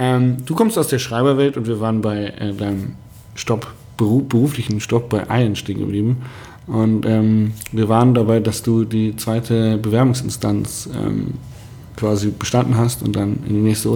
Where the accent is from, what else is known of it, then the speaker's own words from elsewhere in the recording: Hanover, Lower Saxony, Germany; Ich komme aus Hannover und ganz viele meiner Freunde aus Hannover